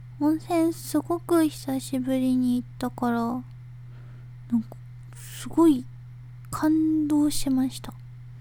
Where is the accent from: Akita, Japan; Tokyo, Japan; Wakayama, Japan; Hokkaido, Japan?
Tokyo, Japan; 東京都出身です。